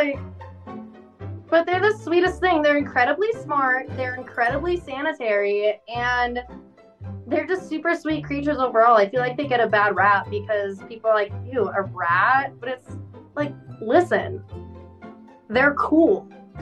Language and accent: English; Washington, United States; born and raised in Washington in the Pacific Northwest, there's a lot of rivers, a lot of beaches, mountains and stuff.